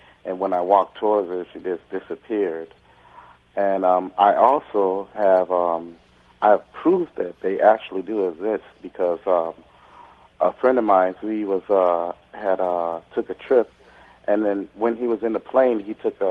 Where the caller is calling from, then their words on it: Milwaukee, Wisconsin, United States; I'm calling from Milwaukee, Wisconsin.